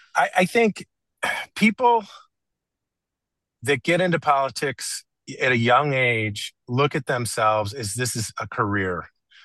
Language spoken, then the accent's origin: English; Illinois, United States; And, I grew up in Illinois, which is probably, you guys might disagree because one of you is in New Jersey, but I think Illinois is probably the most corrupt state in the country